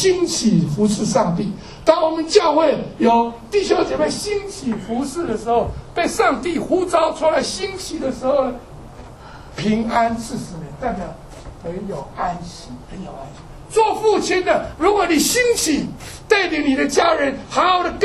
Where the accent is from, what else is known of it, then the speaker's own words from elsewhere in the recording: Taiwan; 我记得我小时候在台湾呢